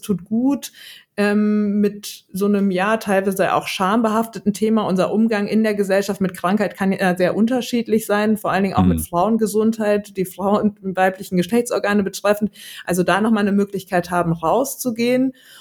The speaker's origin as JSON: {"language": "German", "town": "Marburg", "region": "Hesse", "country": "Germany", "said": "ich bin ursprünglich aus Oberhessen, wo man das R eigentlich nicht rollt, aus der Stadt Marburg."}